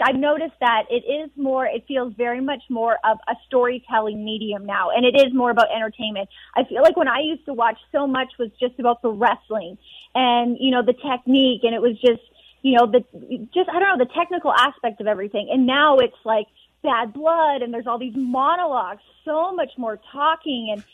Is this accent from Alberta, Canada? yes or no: yes; Alberta, Canada; like as a kid growing up in Alberta